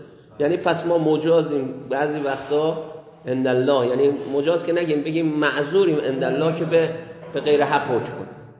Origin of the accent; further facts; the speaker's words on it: Iran; یه آقای فهمید ما ایرانی هستیم